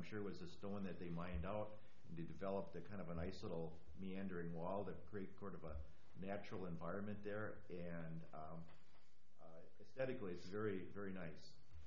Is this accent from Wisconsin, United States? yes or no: yes; Wisconsin, United States; From a personal standpoint, I'm also a local boy. I grew up on Silver Spring and Green Bay Avenue, and a lot of fun memories about Lincoln Park, Fletch Park, Estabrook Park.